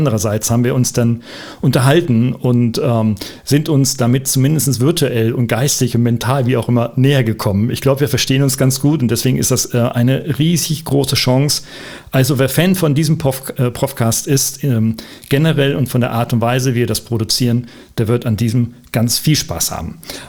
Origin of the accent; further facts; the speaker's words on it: Oldenburg, Lower Saxony, Germany; da wir beide Norddeutsche sind, du in Hamburg und ich aus Oldenburg, wie man so schön das G hinten ausspricht als Norddeutscher